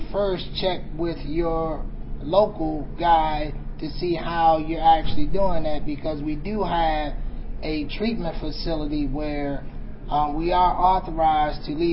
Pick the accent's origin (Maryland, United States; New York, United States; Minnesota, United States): Maryland, United States; Baltimore; I'm from the Baltimore area